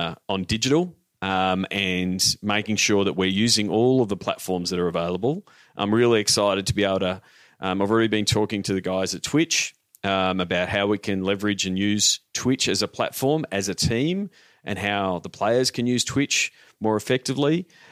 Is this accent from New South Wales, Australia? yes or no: no; Melbourne, Victoria, Australia; whether that is in Melbourne, which is my hometown and where I'm based